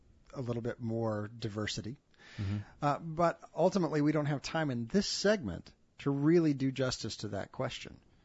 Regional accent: Dallas, Texas, United States; I grew up in the Dallas area, and there was this big push from all the cities, please shop in your hometown, right?

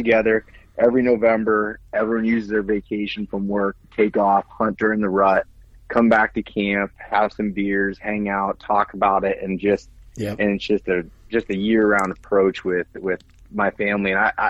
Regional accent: Pennsylvania, United States; I'm from Pennsylvania. Grew up just in a very, very big hunting family.

